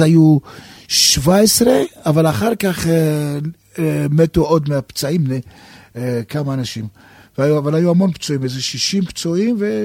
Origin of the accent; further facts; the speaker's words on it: Elifelet, Northern District, Israel; גדלתי במושב בצפון, מושב אליפלט.